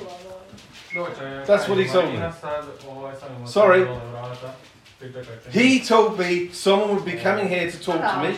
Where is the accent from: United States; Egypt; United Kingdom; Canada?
United Kingdom; England